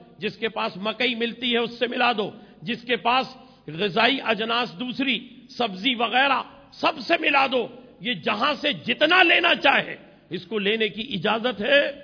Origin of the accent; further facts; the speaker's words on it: Allahabad, Uttar Pradesh, India; میرا تعلق الہ آباد سے ہے، یو پی سے،